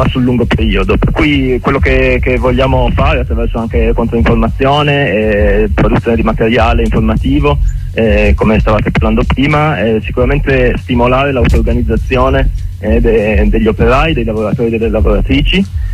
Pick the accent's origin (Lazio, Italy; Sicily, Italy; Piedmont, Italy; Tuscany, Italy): Piedmont, Italy; Ivrea; io per esempio sono da Ivrea.